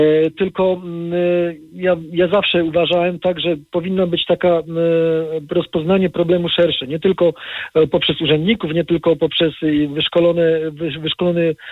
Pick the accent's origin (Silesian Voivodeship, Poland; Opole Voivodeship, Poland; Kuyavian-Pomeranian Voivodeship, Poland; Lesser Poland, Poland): Silesian Voivodeship, Poland; Ja akurat właśnie pochodzę z powiatu lublinieckiego